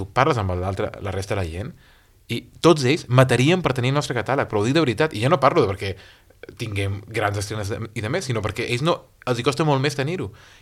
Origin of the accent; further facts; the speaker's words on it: Balearic Islands, Spain; perquè jo soc mallorquí, soc català, soc espanyol